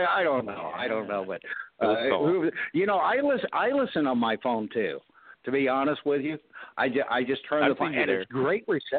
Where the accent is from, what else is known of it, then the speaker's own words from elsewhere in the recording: United States; I personally, as an American, love the royal family.